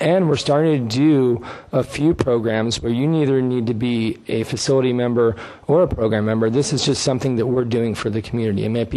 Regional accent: Glendale, California, United States; ever since I was a child growing up in Glendale, California, and going to the Glendale YMCA

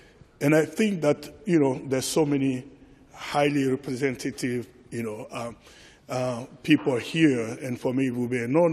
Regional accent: Côte d’Ivoire; I was born and raised in the Ivory Coast, Cote d'Ivoire.

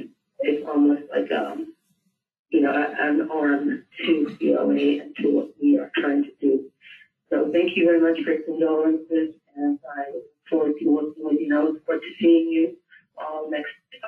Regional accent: Virginia, United States; have been in the United States since 89 and been in Virginia since the age of 12. So I grew up in Northern Virginia and then was married.

